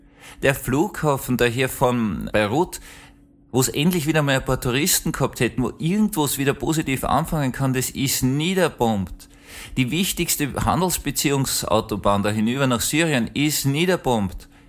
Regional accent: Austria; Ich als Österreicher habe eine unglaubliche Sympathie für kleine, schwache Staaten.

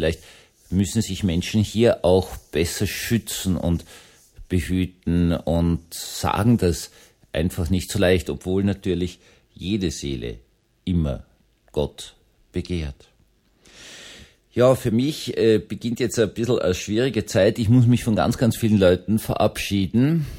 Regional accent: Vienna, Austria; Ich bin ja Wiener und Mistelbach ist gerade 50 Kilometer nordöstlich von Wien.

